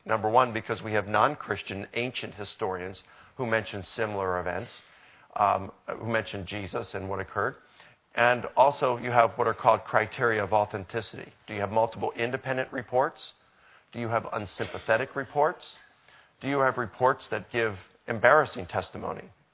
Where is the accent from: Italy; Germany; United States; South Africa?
United States; Baltimore, Maryland; Now, I'm from Baltimore.